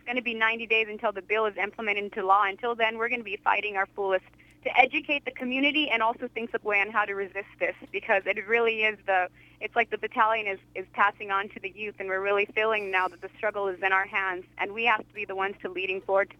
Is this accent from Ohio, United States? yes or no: no; Tucson, Arizona, United States; I myself, including with compañeras and compañeros Raul and Fabiola, we're from Tucson, representing the Tucson community.